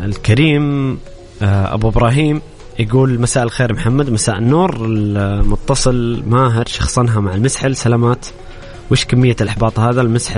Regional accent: Saudi Arabia; أصبح أمر بديهي بالنسبة لنا كسعوديين أنه نتأهل كأس العالم

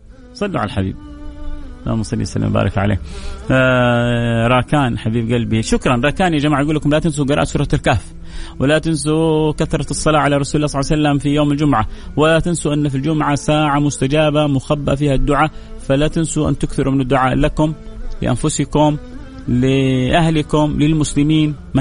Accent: Jeddah, Makkah Province, Saudi Arabia; من جدة، أنا مندوب توصيل

